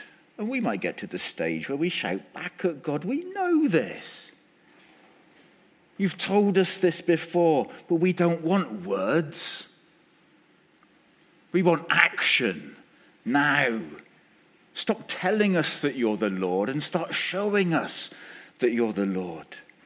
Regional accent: South West England, United Kingdom; It's okay, I'm from Wiltshire. We haven't mastered the front door yet.

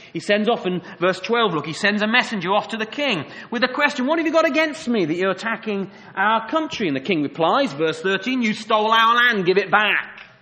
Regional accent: United Kingdom; We would say that, wouldn't we, as British people?

